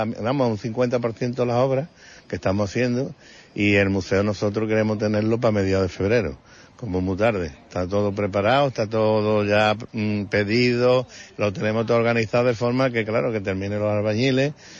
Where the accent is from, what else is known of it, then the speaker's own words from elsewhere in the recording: Huelva, Andalusia, Spain; como todos que somos de Huelva